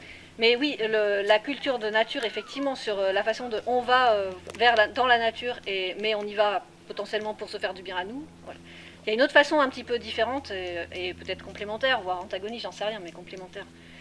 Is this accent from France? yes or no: yes; France; moi, je suis française et je viens d'une communauté où ça fait plus de 2000 ans qu'on est sorti de la nature.